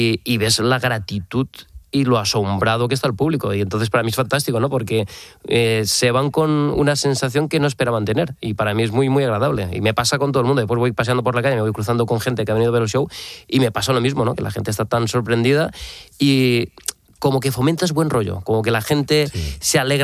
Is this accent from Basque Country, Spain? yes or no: no; Valencian Community, Spain; yo soy valenciano